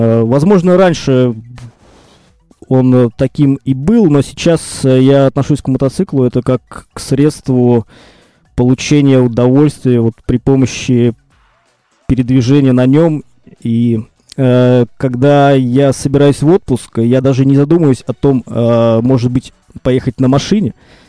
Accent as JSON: {"language": "Russian", "town": "Palekh", "region": "Ivanovo Oblast", "country": "Russia", "tie": "born or raised there", "said": "Нет, я сам родом из Палиха. И на мотоцикле я учился ездить в Палихе."}